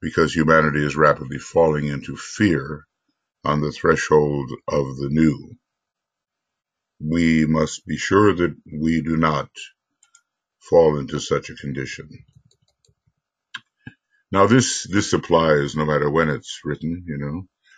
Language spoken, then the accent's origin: English; United States; Sometimes, you know, being an American